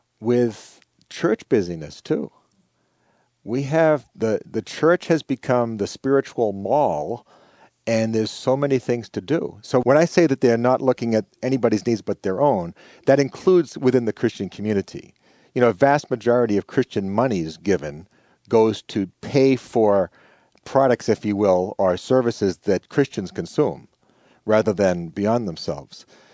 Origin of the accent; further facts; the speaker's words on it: Boston, Massachusetts, United States; I come from Boston, and we've got two or three great sports teams going.